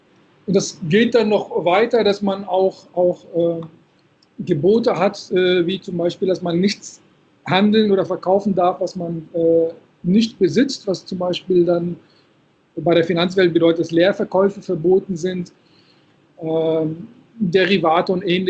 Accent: Morocco; wie jetzt Marokko, wo ich herkomme

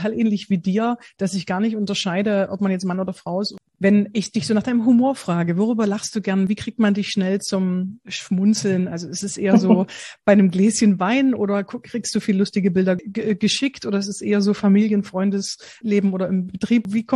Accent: Bitterfeld-Wolfen, Saxony-Anhalt, Germany; weil ich komme ursprünglich aus Sachsen-Anhalt, Bitterfeld-Wolfen.

